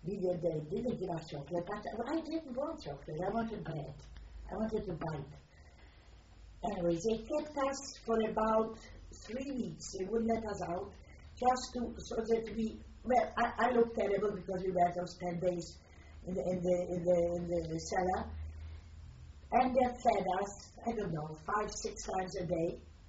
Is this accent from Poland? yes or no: yes; Poland; I'm from Poland, and all six of us said to Poland.